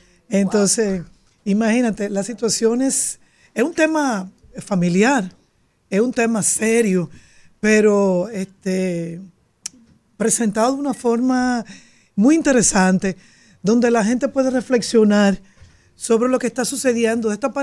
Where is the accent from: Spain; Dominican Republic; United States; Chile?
Dominican Republic; Como los dominicanos, que tenemos una forma especial de enfrentar las situaciones